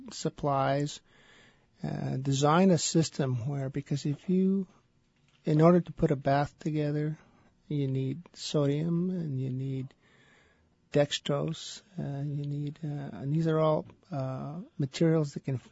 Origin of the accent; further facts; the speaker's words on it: Sylmar, California, United States; I grew up in Sylmar.